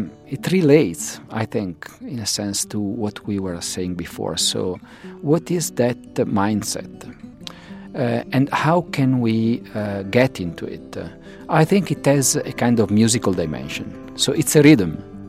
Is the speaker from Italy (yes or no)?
yes; Italy; English is a second language; as I said, I'm originally from Italy, and in my running, sometimes I have, I have some Italian songs.